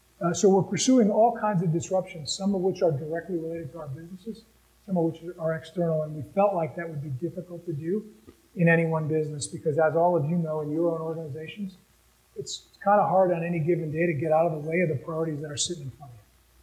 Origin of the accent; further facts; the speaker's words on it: Connecticut, United States; I'm from Connecticut originally.